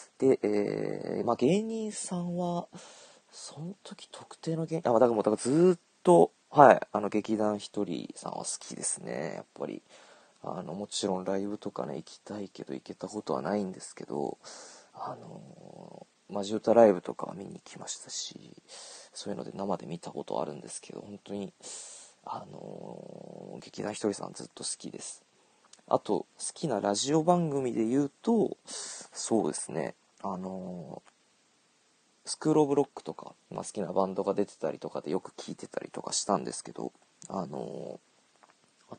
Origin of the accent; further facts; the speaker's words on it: Hyogo, Japan; まあ関西出身なんですけど、その兵庫県の甲陽学院っていう結構な進学校というか私立の学校出身で、で、なんか中高一貫の男子校でして